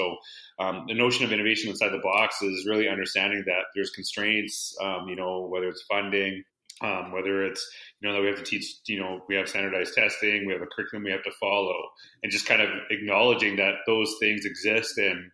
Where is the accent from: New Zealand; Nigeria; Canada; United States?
Canada; Humboldt, Saskatchewan; now in Edmonton, Canada; I'm actually live in Edmonton, Alberta. I'm actually from Humboldt, Saskatchewan.